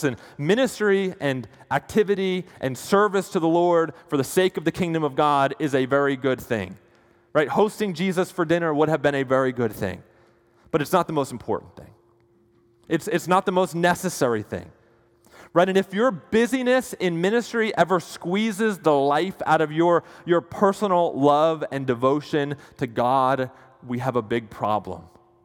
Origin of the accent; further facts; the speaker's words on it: New Jersey, United States; You know, growing up in New Jersey, we used to go over grandma's house every single Sunday.